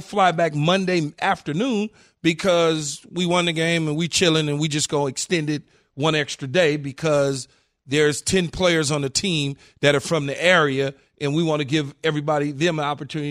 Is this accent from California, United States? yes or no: yes; California, United States; now in Tampa, United States; For instance, I'm in Tampa Bay. I play for the Bucks. We go out to San Francisco. I'm from California. My kids live in the Bay Area with their mom.